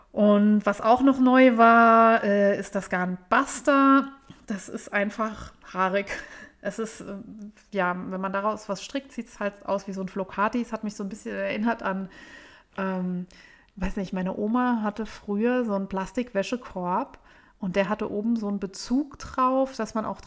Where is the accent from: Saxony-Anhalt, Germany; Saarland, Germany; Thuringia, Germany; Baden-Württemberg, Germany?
Saarland, Germany; Saarbrücken; Bei uns in Saarbrücken gibt es tatsächlich keinen